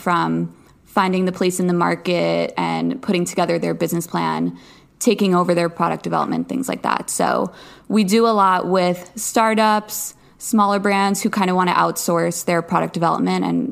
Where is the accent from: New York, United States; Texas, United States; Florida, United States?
New York, United States; now in New York City, United States; So I am 25. I grew up on Long Island, but I live in New York City now, and I have for the past 5 years on and off.